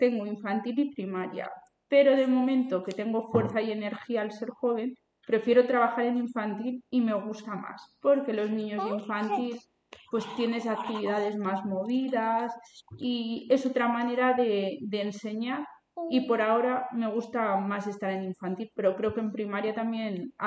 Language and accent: Spanish; Vigo de Sanabria, Castile and León, Spain; Vigo de Sanabria, que es mi pueblo.